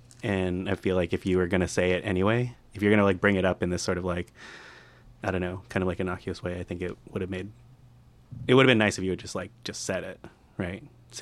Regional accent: Colorado, United States; Where are you from? I'm from Colorado.

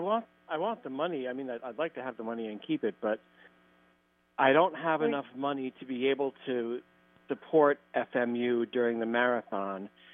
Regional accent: New York City, New York, United States; now in Millbrook, United States; I'm in the middle of moving, and I'm from New York City, but I've moved upstate

